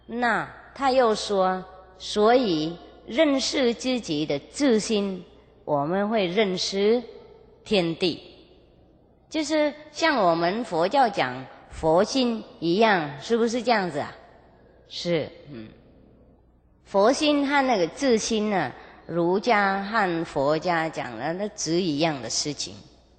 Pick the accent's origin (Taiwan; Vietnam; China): Vietnam; 我们越南人呢，也有一些修行者